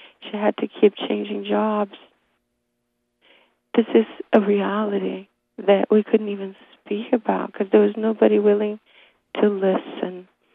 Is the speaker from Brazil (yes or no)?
yes; Brazil; since I was a young child growing up in Brazil